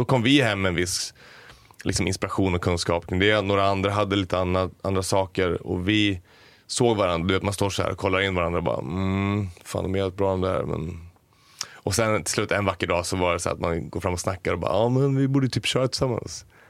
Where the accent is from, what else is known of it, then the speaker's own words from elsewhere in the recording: Västerås, Västmanland County, Sweden; now in Stockholm, Sweden; jag kom från Västerås från början. Tänkte att när jag flyttade till Stockholm, då kommer ju det släppa.